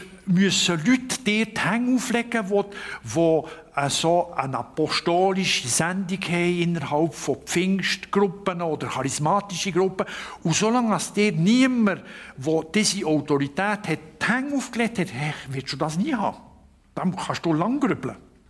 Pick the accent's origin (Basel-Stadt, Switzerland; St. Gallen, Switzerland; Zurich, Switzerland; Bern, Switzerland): Bern, Switzerland; ich bin ein Berner, oder das geht ganz langsam bei mir, vom Jura, die sind ein bisschen mehr direkt, aber das sind ja Berner